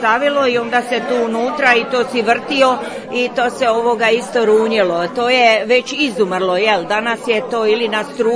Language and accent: Croatian; Kloštar Podravski, Koprivnica-Križevci County, Croatia; evo, i ruralna sela su se pretvorila, evo, bar kod nas u Kloštru Podravskom vidim